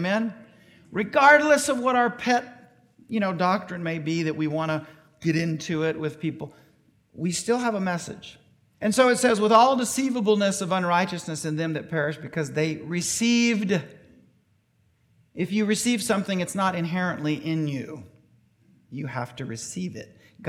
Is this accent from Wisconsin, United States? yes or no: no; Memphis, Tennessee, United States; also born or lived in Casey, Mississippi; I said I grew up in Memphis. Part of my time in Memphis was in a rural area called Casey, Mississippi.